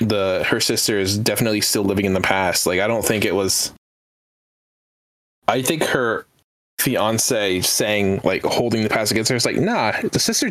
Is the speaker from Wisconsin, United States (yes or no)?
no; Vermont, United States; I'm like, dude, I'm from Vermont. No one does the T's. It's just Vermont.